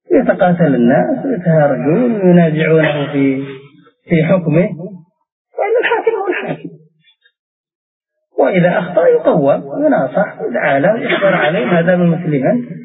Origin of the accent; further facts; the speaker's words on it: Yemen; بل عندنا في اليمن في أيام الانتخابات ربما يتطارد بالرصاص